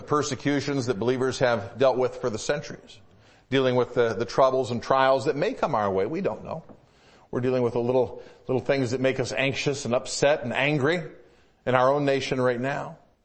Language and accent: English; Detroit, Michigan, United States; That's not at all uncommon when I was growing up in the Detroit area.